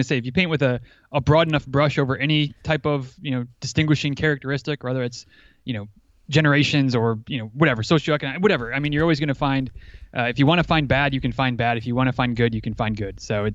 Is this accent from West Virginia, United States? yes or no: no; Michigan, United States; moved away as an adult; Didn't grow up here. I grew up in Northern Michigan. So I'm familiar with cold winters and four seasons and all that kind of stuff. But moved down here for college and more or less have been here ever since.